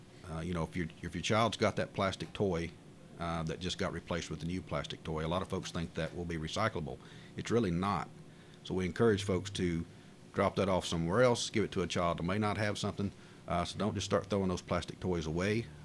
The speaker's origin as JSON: {"language": "English", "country": "United States", "tie": "born or raised there", "said": "I certainly can remember a time growing up in Coffee County where they had a lot of convenience centers scattered out"}